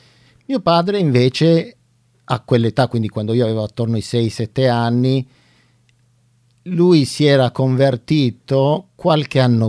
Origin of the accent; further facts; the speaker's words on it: Turin, Piedmont, Italy; born there; Cioè, io sono nato a Torino, però mio padre è friulano e mia madre è pugliese.